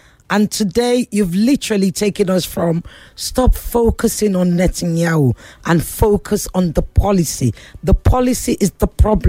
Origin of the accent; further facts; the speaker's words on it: Ikoyi, Lagos, Nigeria; from Ikoyi.